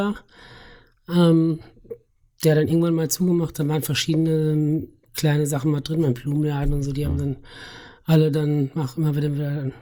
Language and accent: German; Schlitz, Hesse, Germany; also born or lived in Lauterbach; ich bin in Lauterbach geboren, aber dann in Schlitz aufgewachsen und jetzt bin ich das fast 40 Jahre dort auch gewohnt im Grunde, bis aufs Studium. 3 Jahre in Kassel studiert und ansonsten immer in Schlitz gewohnt.